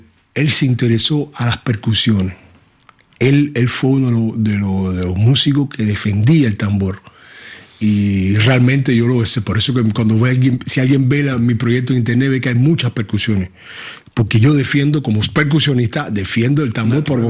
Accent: Guantánamo, Cuba; born there; yo nací en Guantánamo, al este de Cuba

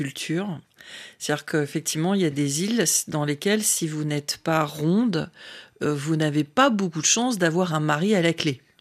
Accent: North, France; parce que moi, je suis issue du nord de la France.

